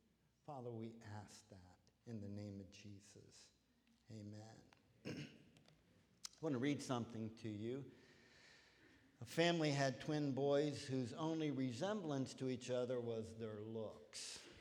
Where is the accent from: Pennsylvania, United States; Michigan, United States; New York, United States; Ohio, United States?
Pennsylvania, United States; Pittsburgh; he sang with a Pittsburgh accent. And I'm from Pittsburgh, and that's my homeboy, so I really appreciate that.